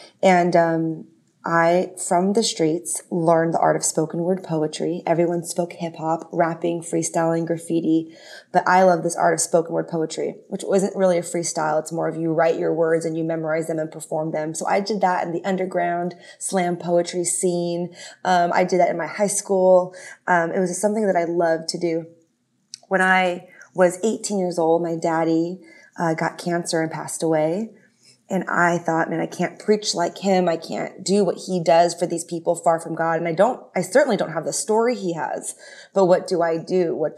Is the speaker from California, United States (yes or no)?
yes; San Francisco, California, United States; Well, I'm originally from San Francisco.